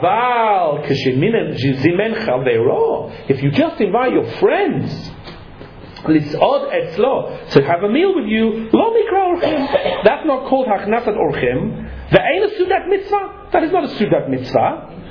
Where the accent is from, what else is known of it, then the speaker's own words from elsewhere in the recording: England, United Kingdom; I'm not very good at this. I'm English, you see.